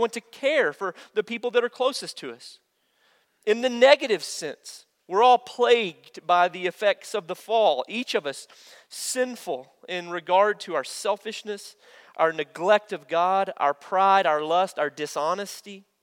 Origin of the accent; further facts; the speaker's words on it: Olton, Texas, United States; And I grew up in Olton, Texas, which is in some ways, it's like Panhandle.